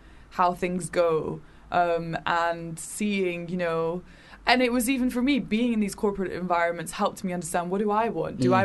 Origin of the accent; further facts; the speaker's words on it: Edinburgh, Scotland, United Kingdom; I'm not from London, so I grew up in Edinburgh. Well, I moved around a lot, but I went to high school in Edinburgh.